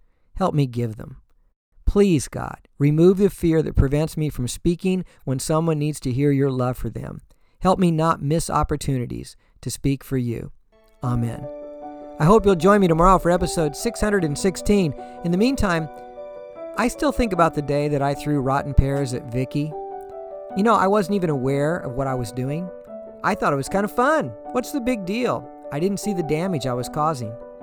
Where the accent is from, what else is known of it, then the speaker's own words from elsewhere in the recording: Danville, Illinois, United States; In the house behind the alley where I grew up on Grace Street in Danville, Illinois, there were two pear trees.